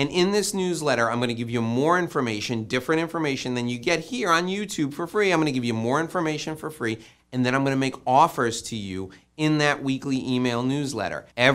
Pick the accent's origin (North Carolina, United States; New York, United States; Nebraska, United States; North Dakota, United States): New York, United States; I say niche, you may say niche if you're fancy, but I'm from New York, we call it a niche.